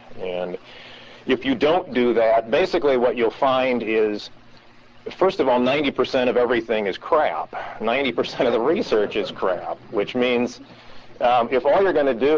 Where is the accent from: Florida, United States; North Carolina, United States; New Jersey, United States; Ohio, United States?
Florida, United States; Tallahassee; I'm from Tallahassee, as a matter of fact, which is the center of the political universe right now.